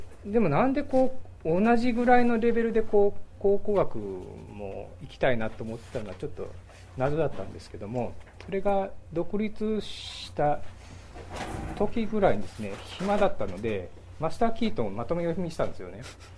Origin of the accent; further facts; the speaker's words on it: Osaka, Japan; also born or lived in Tokyo; 1967年の大阪で育って、で、東京に8年ほど、大学院と、設計事務所に勤めて、で、12、3年前にこちらへ戻ってきました。